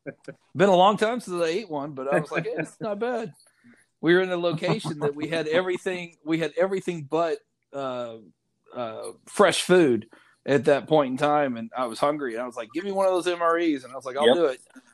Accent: Louisiana, United States; I said, "We're from Louisiana."

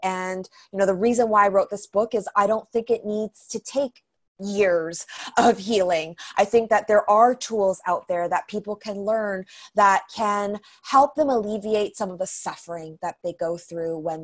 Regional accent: Vancouver, British Columbia, Canada; after a really traumatic breakup in my hometown of Vancouver

